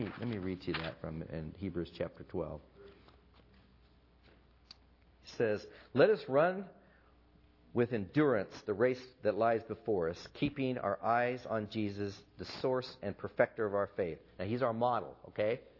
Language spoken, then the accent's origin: English; United States; I have a hard time understanding shame because as an American